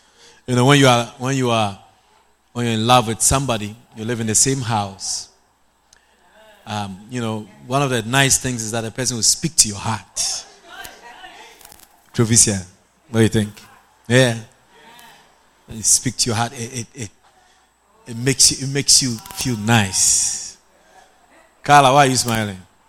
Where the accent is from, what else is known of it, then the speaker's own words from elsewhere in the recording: Agogo, Ashanti, Ghana; born there; But I was not born in Guyana. I was born in Ghana in a village called Agogo. Agogo. A-G-O-G-O. Very, very, very far from here. Yeah, in the Asante Achim district of the Ashanti region.